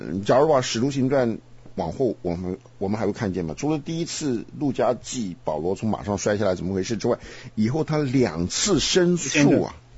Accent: China; 跟我们中国人的这个魂游向外是不是同样一个印象、

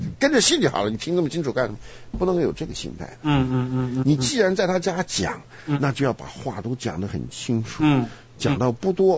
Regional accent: Taiwan; 你说我们从台湾来，对不对？

